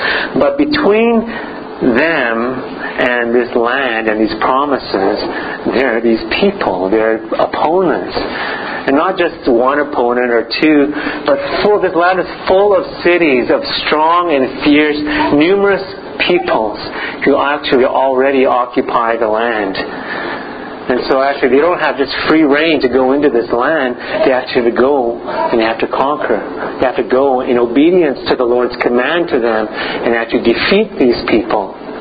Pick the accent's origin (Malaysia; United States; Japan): Malaysia; moved away; So I'm from Malaysia. I was born in Malaysia, and we went back as I was, I think, a young adult or a teenager.